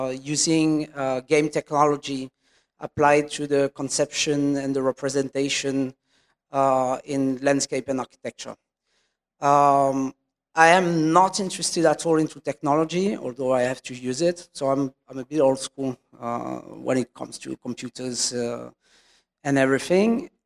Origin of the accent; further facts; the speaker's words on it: Paris, Île-de-France, France; I'm coming from Paris, France, not Tennessee or the real Eiffel Tower.